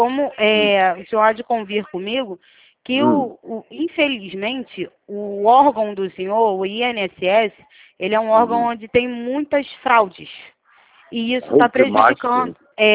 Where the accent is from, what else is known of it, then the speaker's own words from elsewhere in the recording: Rio de Janeiro, Brazil; Eu sou de Campo Grande.